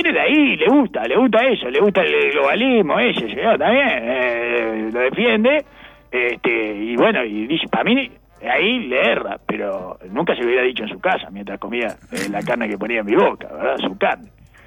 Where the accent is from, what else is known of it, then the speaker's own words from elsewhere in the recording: Uruguay; Yo me crié acá en la Suiza del Sur, digamos, ¿no?